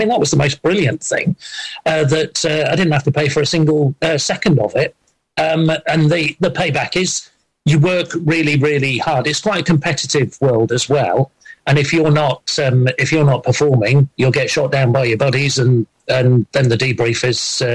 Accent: Yorkshire and the Humber, United Kingdom; growing up in North Yorkshire in the 1970s

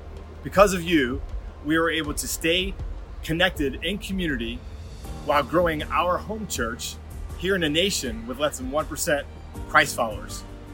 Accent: Kagoshima, Japan; from Kagoshima, Japan.

